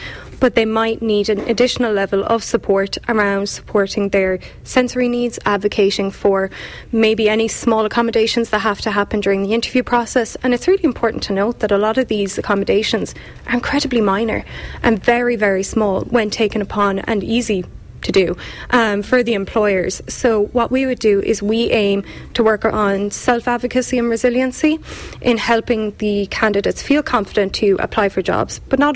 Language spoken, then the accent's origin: English; Abbeydorney, Munster, Ireland; now in Dublin, Ireland; I'm a Kerry woman myself. I'm from Abbeydorney. So, you know, I work with As I Am, and I'm very community focused in the sense that my role would be very much talking to the autistic adult community. But I live in Dublin